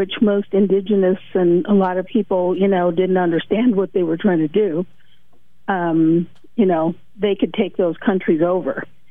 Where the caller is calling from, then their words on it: Oregon, United States; Central Oregon.